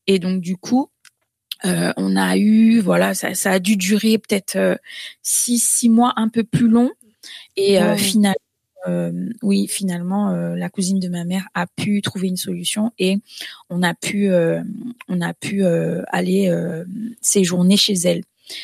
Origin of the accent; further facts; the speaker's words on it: Guadeloupe; born there; moi, je suis née en Guadeloupe hein, et donc j'ai grandi dans une famille vraiment chrétienne.